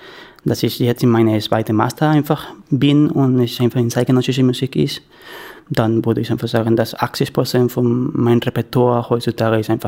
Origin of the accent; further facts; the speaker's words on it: Venezuela; German is a second language; now in Cologne, Germany; ich komme aus Venezuela, ich bin Cellist und bin 31 Jahre alt.